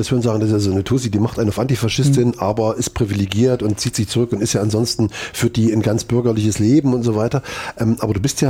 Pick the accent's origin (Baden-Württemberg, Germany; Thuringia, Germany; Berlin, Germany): Thuringia, Germany; Es ist auch wichtig zu sagen, wir kommen aus Ostthüringen.